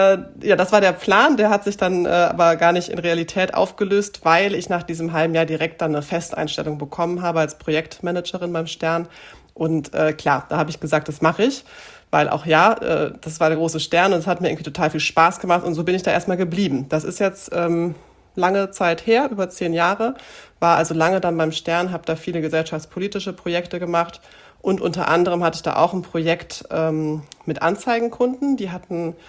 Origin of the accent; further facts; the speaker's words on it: Gronau, North Rhine-Westphalia, Germany; also born or lived in Münster; Ich komme ursprünglich aus Münster. Bin mit 10 Jahren nach Gronau verzogen worden, sage ich immer gerne, also weil meine Eltern dort beruflich hingingen. Das ist genau an der holländischen Grenze, unweit von Münster, eine knappe Stunde, aber eben an der Grenze.